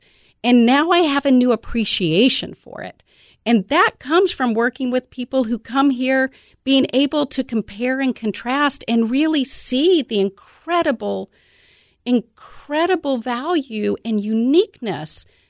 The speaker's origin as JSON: {"language": "English", "country": "United States", "said": "I'm an American. I have children."}